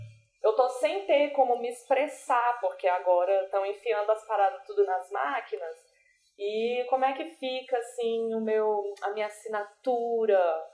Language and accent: Portuguese; Brasília, Federal District, Brazil; Sou de Brasília e estudei na FAO.